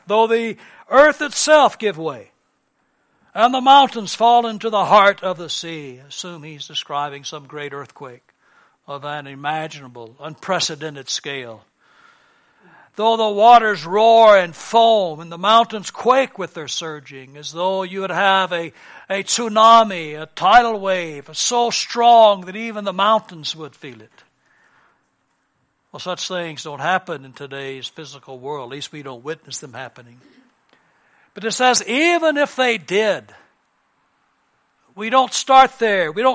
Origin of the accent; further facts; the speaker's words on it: United States; But when I was growing up in America, once a week, the principal would come on in the public school and lead us in a devotion.